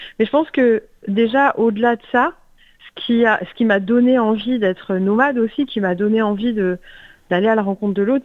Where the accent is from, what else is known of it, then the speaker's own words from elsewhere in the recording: France; donc moi j'ai grandi en France, j'ai pas beaucoup bougé quand j'étais petite